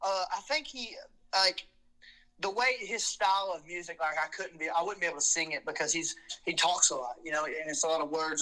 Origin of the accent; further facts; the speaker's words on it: Alabama, United States; It has been lately just because I'm from Alabama and I can't get rid of this accent.